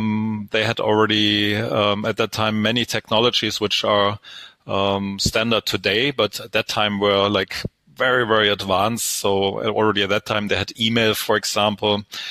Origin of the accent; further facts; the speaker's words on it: Stuttgart, Baden-Württemberg, Germany; English is a second language; I'm originally from Stuttgart, Germany